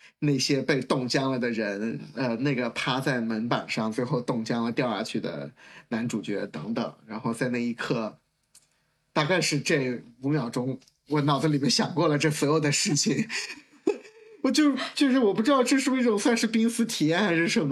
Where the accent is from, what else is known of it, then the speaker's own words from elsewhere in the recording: South China, China; 就我是一个南方长大的孩子，我没有比如说在冰窟窿里面冬泳啊什么，我没有过这种的体验